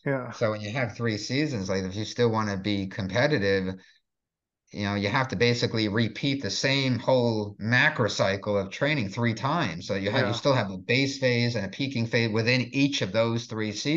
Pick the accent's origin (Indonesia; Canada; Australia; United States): United States; New Jersey; I grew up in New Jersey, and the whole East Coast, they have three seasons.